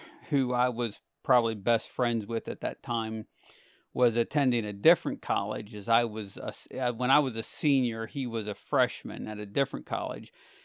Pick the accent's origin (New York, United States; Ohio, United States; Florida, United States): Ohio, United States; Yeah, so I grew up in the northwest corner of Ohio. It's very rural farmland up there. It was a very, I would say, kind of poorish community. I grew up in a little town that probably had less than 400 people in it.